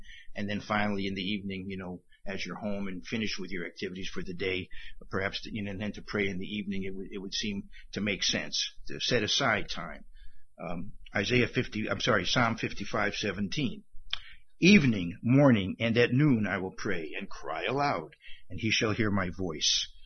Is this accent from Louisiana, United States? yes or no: no; Bridgeport, Connecticut, United States; I come from Bridgeport, Connecticut, where P.T. Barnum was the patron saint, even though most people think of him as a huckster.